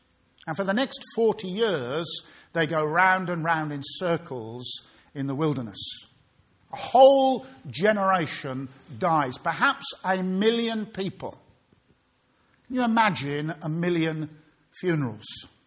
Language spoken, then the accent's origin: English; Birmingham, West Midlands, United Kingdom; When I grew up in Birmingham as a little boy, I had three heroes.